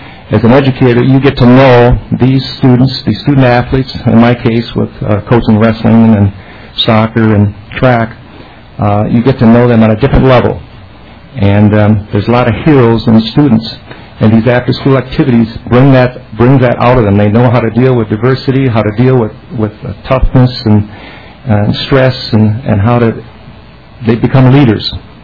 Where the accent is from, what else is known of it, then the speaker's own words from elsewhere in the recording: Fairfield, Minnesota, United States; because of the teachers that I had growing up in Fairfield, Minnesota, grew up on a dairy farm